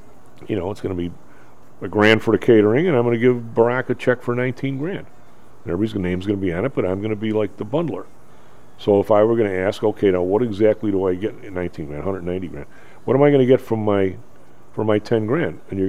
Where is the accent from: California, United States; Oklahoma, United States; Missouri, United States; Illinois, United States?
Illinois, United States; Chicago; I mean, come on, we know that. We're from Chicago.